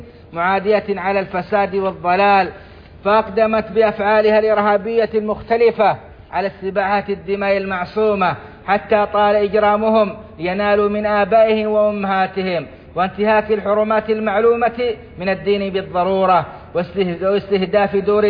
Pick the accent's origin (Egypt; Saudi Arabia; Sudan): Saudi Arabia; لقد علمتم ما قامت به بلادنا السعودية